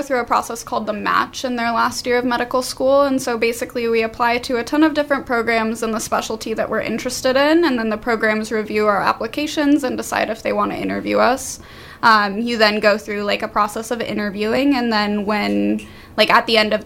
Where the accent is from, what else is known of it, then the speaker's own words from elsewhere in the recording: Forks, Washington, United States; also born or lived in Kitsap County; Yeah, I actually grew up out here on the peninsula, so I grew up in Forks. My family moved when I was in late middle school, early high school, into Kitsap County